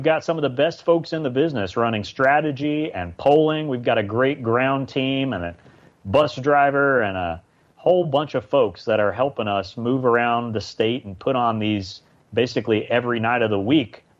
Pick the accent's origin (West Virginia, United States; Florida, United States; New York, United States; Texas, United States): Florida, United States; You know, I grew up in North Florida, like you said, and it's more cows than people in much of North Florida. It's not all beaches and palm trees up there.